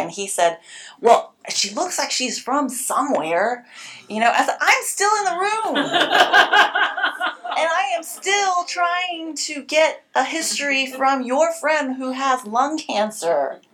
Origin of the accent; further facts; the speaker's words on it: Houston, Texas, United States; I was like, no, I'm from Houston. I was born and raised here.